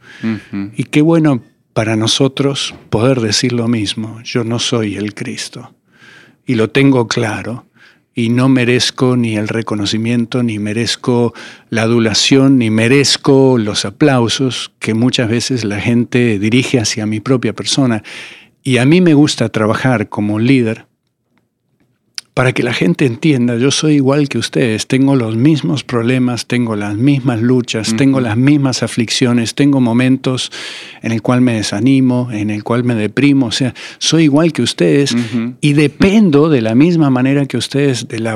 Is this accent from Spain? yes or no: no; Argentina; yo soy de Argentina y lo veo qué ha pasado